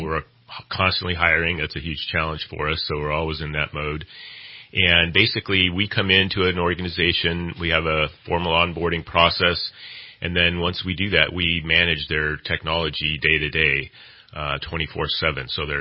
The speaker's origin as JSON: {"language": "English", "town": "Torrance", "region": "California", "country": "United States", "tie": "born or raised there", "said": "So growing up in Southern California, Torrance, which is south of L.A., my parents owned beauty supply businesses."}